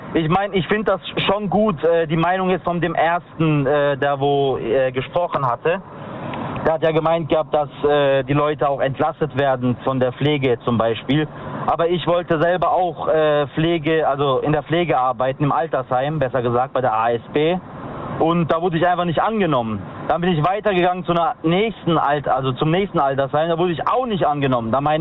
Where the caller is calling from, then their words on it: Karlsruhe, Baden-Württemberg, Germany; Ich bin aus Karlsruhe.